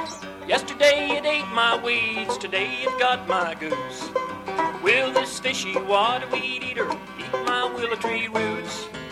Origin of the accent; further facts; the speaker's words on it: Windsor, Florida, United States; I came from Windsor, Florida.